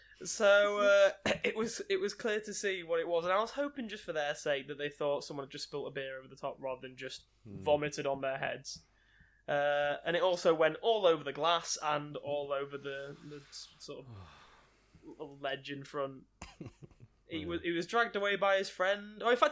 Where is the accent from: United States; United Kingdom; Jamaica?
United Kingdom; England; I'm English. I'm in Russia.